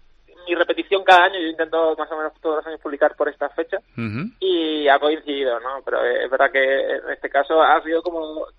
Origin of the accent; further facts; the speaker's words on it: Malaga, Andalusia, Spain; accent: Malaga; Y en Málaga acabo manteniendo. Al final del día vuelvo a casa y hablo con mi acento puro y se nota.